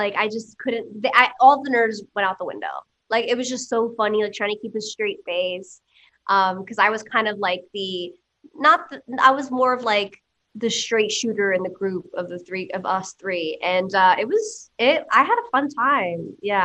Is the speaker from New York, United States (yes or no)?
yes; New York, United States; And, but I am from New York, so the straight shooter thing was kind of easy.